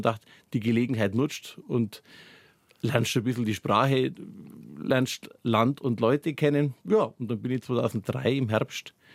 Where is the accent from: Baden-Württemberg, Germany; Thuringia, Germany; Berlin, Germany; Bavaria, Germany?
Bavaria, Germany; Gempfing ist es ja eben nicht weit weg von da, wo ich her bin, sozusagen alles aus dem Rainer Winkel, dem Lech-Donau-Winkel, der sich da in der Nähe von Rhein am Lech so ergibt.